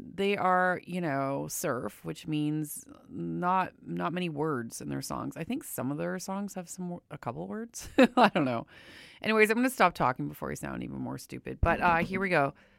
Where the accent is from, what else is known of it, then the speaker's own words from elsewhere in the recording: Windsor, Ontario, Canada; But anyways, who apparently now live in Windsor, which is my hometown, which is weird.